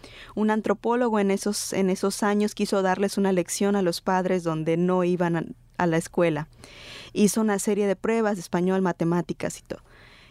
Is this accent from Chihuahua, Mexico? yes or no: no; Sinanche, Yucatán, Mexico; now in Oaxaca, Mexico; como bien lo dijo Brenda. Yo soy maya de la península de Yucatán. Mi pueblo se llama Sinanche, pero actualmente estoy aprendiendo y colaborando con la Universidad de la Tierra en Oaxaca